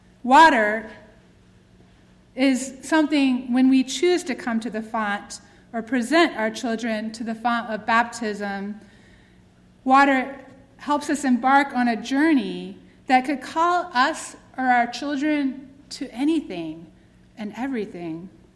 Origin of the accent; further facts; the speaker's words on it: Atlanta, Georgia, United States; I grew up in the South and am an heir to the legacy of racism. Like Martin Luther King, I was born in Atlanta, Georgia